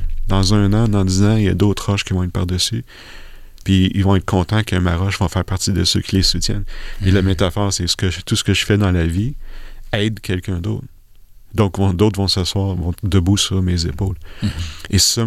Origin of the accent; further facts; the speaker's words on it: Quebec, Canada; j'ai pas de religion à la base. J'ai été élevé catholique au Québec